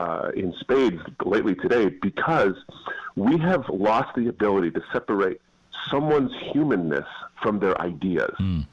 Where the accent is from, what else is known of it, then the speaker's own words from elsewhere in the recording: Michigan, United States; I was, actually.